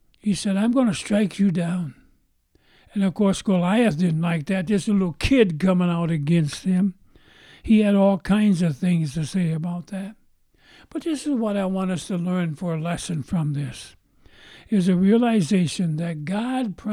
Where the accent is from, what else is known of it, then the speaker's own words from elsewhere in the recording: Seville, Ohio, United States; born there; You know, I was born in Seville, Ohio. My dad lived in Seville, Ohio the last part of his life.